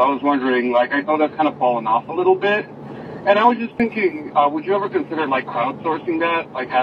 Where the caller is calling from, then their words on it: Houston, Texas, United States; from Houston.